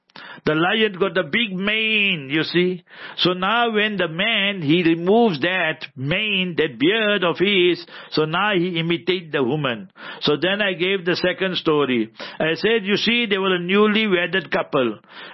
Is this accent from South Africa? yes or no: yes; Heidelberg, Gauteng, South Africa; also born or lived in Newcastle; So I'm from Heidelberg, yeah, in Transvaal, Gauteng. I'm from there. So I was in Newcastle 20 years, now we're 20 years here.